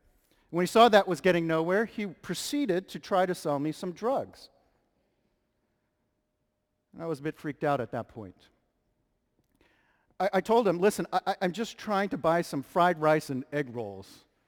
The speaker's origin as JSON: {"language": "English", "region": "Pennsylvania", "country": "United States", "tie": "born or raised there", "also_born_or_lived": "New York City, United States", "said": "Now, although I was born in New York City, in the Bronx, you know, I spent much of my youth in small towns in western Pennsylvania."}